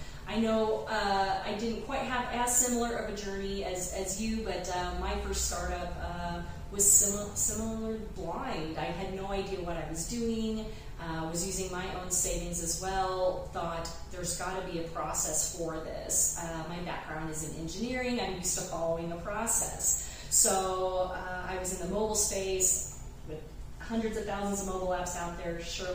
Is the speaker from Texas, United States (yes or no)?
no; Kansas, United States; So I'm originally from Kansas. I've been here about 15 years now.